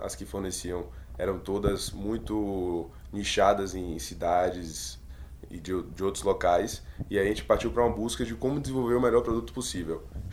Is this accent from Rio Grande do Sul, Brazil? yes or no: no; Bahia, Brazil; como a gente é da Bahia, tem muita área produtiva lá, pecuária muito forte